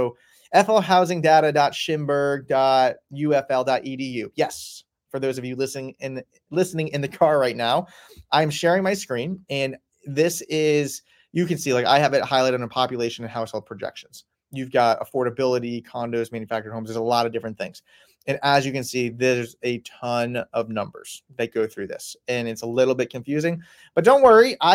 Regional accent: Sarasota, Florida, United States; I grew up in Sarasota. This is all brand new.

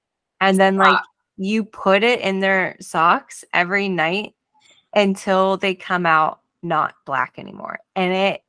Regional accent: Ireland; Well, I'm Irish, so I need to eat potatoes.

